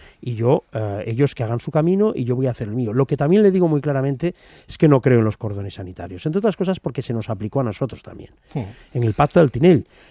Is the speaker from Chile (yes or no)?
no; Tarragona, Catalonia, Spain; a mí me duele especialmente como tarragoní y como catalán.